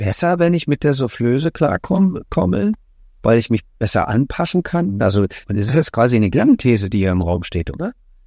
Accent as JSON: {"language": "German", "region": "East Germany", "country": "Germany", "said": "weil wir sozusagen als Ostdeutsche"}